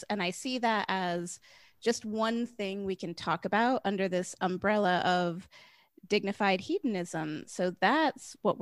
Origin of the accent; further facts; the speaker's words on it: United States; I grew up in the United States.